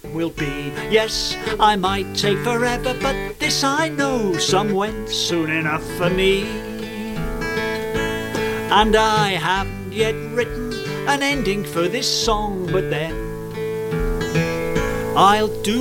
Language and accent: English; South East England, United Kingdom; born there; Well, I was born on the Isle of Wight, but I've learnt some of the language